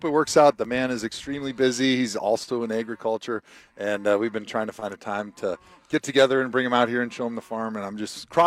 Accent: Milwaukee, Wisconsin, United States; You know, growing up in the Milwaukee area, it's pretty flat.

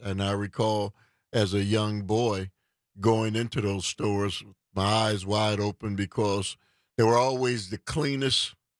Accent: Milwaukee, Wisconsin, United States; As a young man growing up, young boy growing up in Milwaukee, all over the city, there were Cole's food markets.

